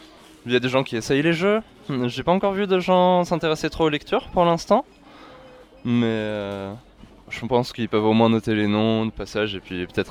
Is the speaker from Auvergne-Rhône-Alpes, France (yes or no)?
yes; Grenoble, Auvergne-Rhône-Alpes, France; Je viens de Grenoble